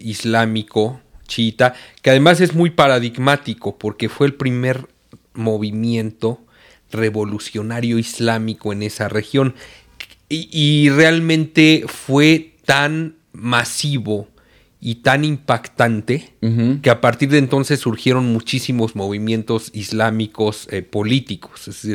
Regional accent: Mexico; Soy mexicano, ¿no?

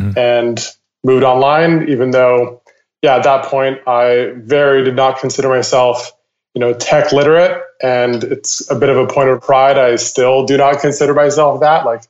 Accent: Vancouver, British Columbia, Canada; my hometown of Vancouver, Canada.

